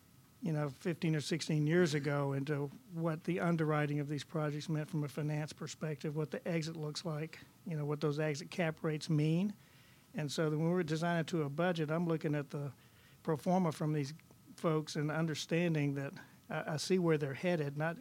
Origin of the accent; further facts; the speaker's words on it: Atlanta, Georgia, United States; Well, I grew up in Atlanta, knew a lot of people.